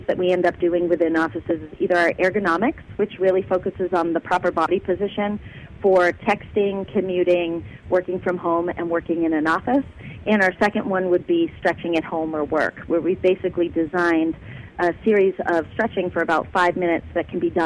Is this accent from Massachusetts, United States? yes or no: yes; Massachusetts, United States; I grew up in Massachusetts, but I was very familiar with the area, the Wells Beach area.